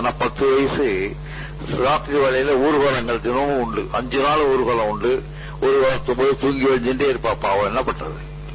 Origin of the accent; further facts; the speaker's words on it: Tamil Nadu, India; born there; ஆவியூர் என்ற கிராமம் திருக்கோவிலூருக்கு பக்கத்துல இருக்கு. அதுல ஒரு குடிசையில 1908 நவம்பர் மாசம் பிறந்தேன்.